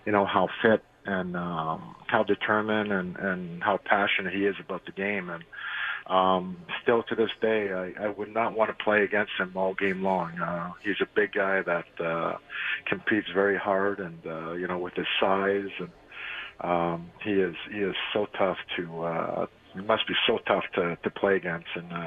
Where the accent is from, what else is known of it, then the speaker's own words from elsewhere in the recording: Montreal, Quebec, Canada; we grew up in Montreal